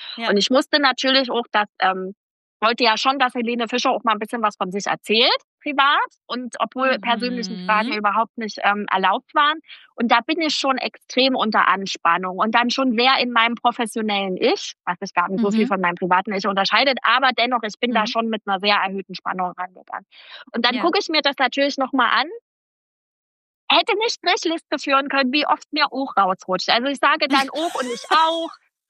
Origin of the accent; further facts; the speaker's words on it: Leipzig, Saxony, Germany; accent: Saxon; ich komme halt aus Leipzig, Punkt. Ich bin eine Sächsin, ich lebe hier und das ist halt auch irgendwie mein Slang.